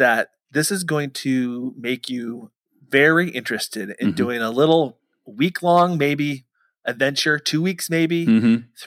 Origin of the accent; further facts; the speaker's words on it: Iowa, United States; born there; I was born in Iowa.